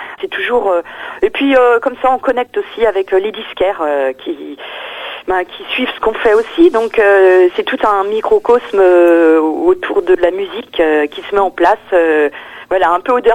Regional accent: Brittany, France; on représente la Bretagne forcément, puisqu'on vient de Bretagne.

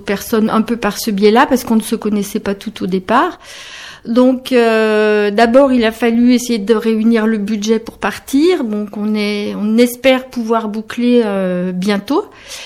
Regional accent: Brittany, France; dans l'agglomération briochine, puisque nous sommes soit de Saint-Brieuc, Pordic, Trégueux et Plédan. C'est tout près, c'est très local.

